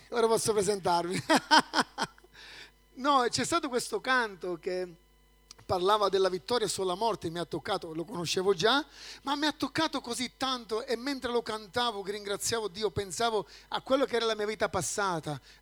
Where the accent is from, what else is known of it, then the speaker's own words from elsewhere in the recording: Sicily, Italy; now in Busto Arsizio, Italy; saluti dalla chiesa di Bustarsizio, è in provincia di Varese, sono molto a nord, benché io venga dal sud. Sono siciliano, profondo sud. Ma come dico, io vengo da Gela del nord, perché anche lì c'è una grossa comunità di gelesi.